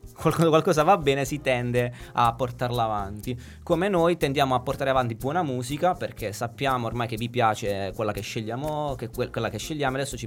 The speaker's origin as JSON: {"language": "Italian", "region": "Aosta Valley", "country": "Italy", "said": "Io sono della Valle d'Aosta."}